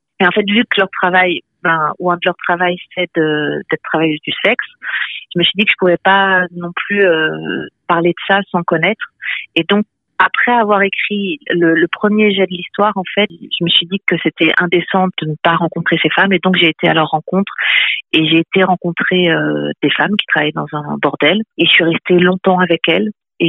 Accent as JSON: {"language": "French", "country": "France", "moved": "yes", "lives_now": "Belgium", "said": "moi, je suis française qui vit en Belgique depuis 24 ans. Donc, c'est vrai que je connais les deux pays."}